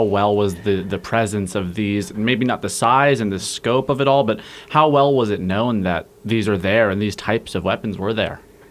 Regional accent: California, United States; I'm from California, so we both have a little bit of a lack of that institutional knowledge of being here and living through some of these events.

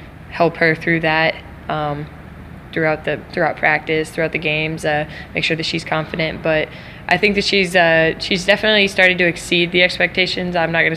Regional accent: Missouri, United States; I grew up in Missouri, so I was a Mizzou fan growing up

